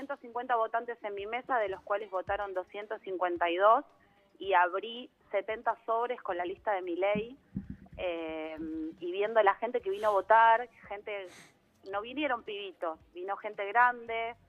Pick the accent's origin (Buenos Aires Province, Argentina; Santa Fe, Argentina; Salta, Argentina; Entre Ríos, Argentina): Buenos Aires Province, Argentina; Ramos Mejía; Yo soy de Ramos Mejía, La Matanza.